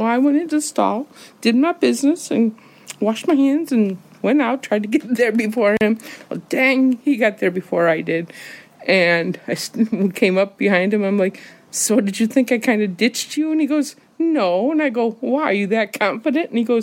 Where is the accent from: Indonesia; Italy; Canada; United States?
Italy; and then we went to my hometown, and we enjoyed 6 beautiful weeks in Italy.